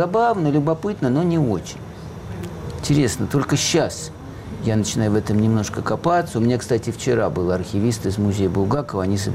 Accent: Moscow, Russia; born or raised there

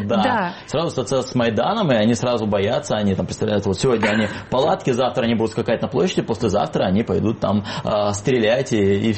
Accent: Khabarovsk, Khabarovsk Krai, Russia; я не только и был в Хабаровске, я и рос в Хабаровске, 30 лет своей жизни прожил там

